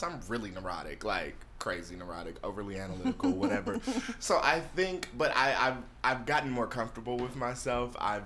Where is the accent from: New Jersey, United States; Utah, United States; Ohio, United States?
Ohio, United States; Columbus; also born or lived in Chicago; I used to live in Chicago, and I'm originally from Columbus, Ohio.